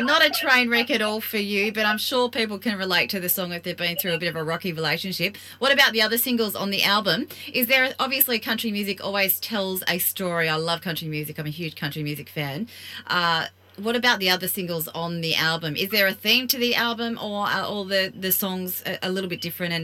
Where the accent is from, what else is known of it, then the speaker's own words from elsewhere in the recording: Fremantle, Western Australia, Australia; And I'm actually from the West. I'm from Fremantle, so that's my hometown.